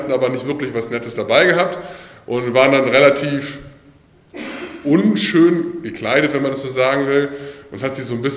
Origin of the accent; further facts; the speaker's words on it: Bavaria, Germany; so 50 Kilometer von dem Heimatdorf in Bayern, wo ich aufgewachsen bin und der auch nach NRW sich verschlagen hatte.